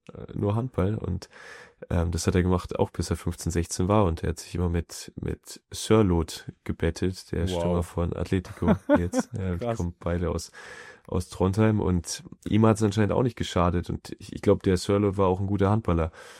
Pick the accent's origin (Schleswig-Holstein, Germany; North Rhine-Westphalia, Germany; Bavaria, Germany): Schleswig-Holstein, Germany; Bad Schwartau; also born or lived in Flensburg; Gut, ich bin in Flensburg geboren, aber so richtig, ich glaube, bis ich 1 oder 2 war, und dann eigentlich meine ganze Kindheit in Bad Schwartau in Lübeck, Bad Schwartau, Marmeladenstadt.